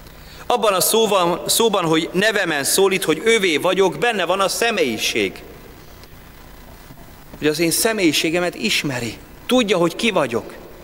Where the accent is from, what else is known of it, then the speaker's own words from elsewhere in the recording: Hungary; Bementünk, beléptünk a templomba, gondolván magyarként majd szépen gyönyörködöm az